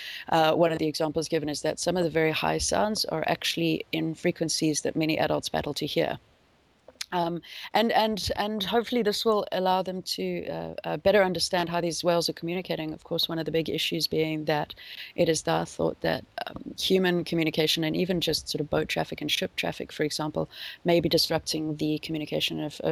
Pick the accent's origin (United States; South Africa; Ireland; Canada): South Africa; They remind me a lot, growing up in South Africa, we had something called a Parktown prawn